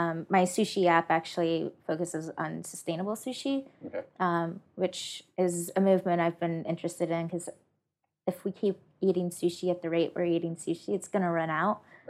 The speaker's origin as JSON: {"language": "English", "region": "Tennessee", "country": "United States", "also_born_or_lived": "Memphis / Nashville", "lives_now": "San Francisco, United States", "said": "I'm from Tennessee, and the idea of recycling is a thing people care about in Memphis and in Nashville. I lived in both Memphis and Nashville"}